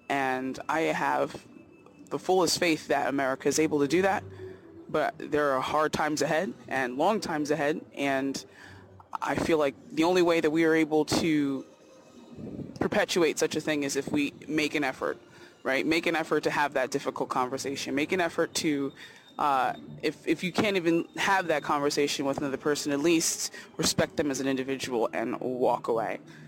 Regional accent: Philadelphia, Pennsylvania, United States; But that is because I am a Philadelphian and we know a thing or two about staging revolutions.

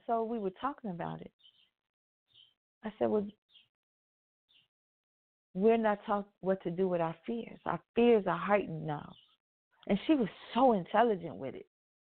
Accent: Chicago, Illinois, United States; I was a kid growing up in South Shore.

